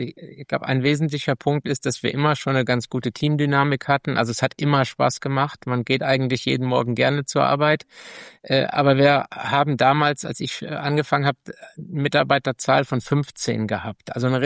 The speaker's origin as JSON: {"language": "German", "town": "Siegen", "region": "North Rhine-Westphalia", "country": "Germany", "said": "ich bin 49 Jahre alt, bin verheiratet, habe einen 15-jährigen Sohn, komme aus Siegen, also das ist so in etwa 80 Kilometer weg von Gießen"}